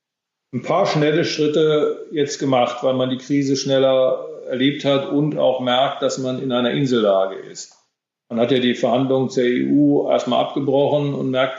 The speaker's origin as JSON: {"language": "German", "country": "Switzerland", "said": "Bei uns in der Schweiz wird gewählt bald."}